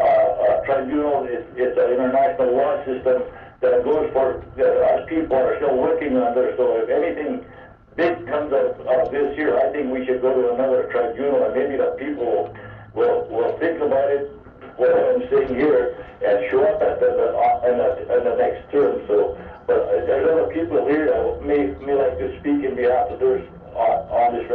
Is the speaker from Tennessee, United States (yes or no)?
no; Alaska, United States; from Udinki, Alaska.